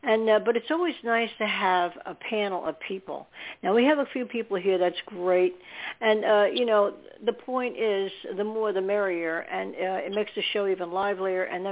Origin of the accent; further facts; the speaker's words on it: New Jersey, United States; also born or lived in New York; And then you have me, and I'm from New Jersey. I wasn't born in New Jersey. I was born in New York.